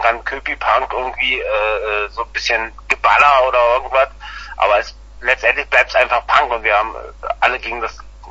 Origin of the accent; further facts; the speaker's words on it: East Germany, Germany; Ich komme zwar aus dem Osten, aber.